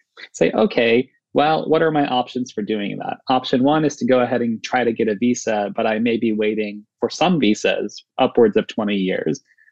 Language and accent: English; Wisconsin, United States; You know, and I grew up in Wisconsin, and certainly there are a lot of undocumented immigrants there